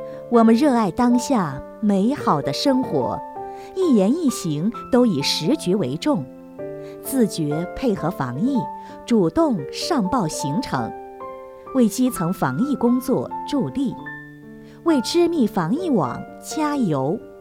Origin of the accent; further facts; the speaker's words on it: Guangdong, China; now in Wuhan, China; 他今天离开武汉，去往我的家乡广东